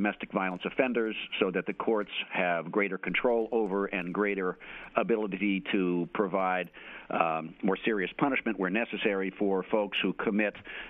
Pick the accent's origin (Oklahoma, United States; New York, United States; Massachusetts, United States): New York, United States; New York City; I am a New Yorker, was born here. My family, to the extent it matters, has been here for generations.